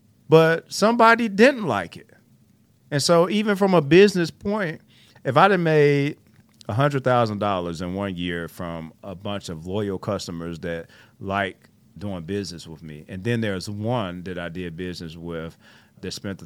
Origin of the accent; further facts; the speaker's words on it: Chicago, Illinois, United States; I know I'm from Chicago, so when it comes to food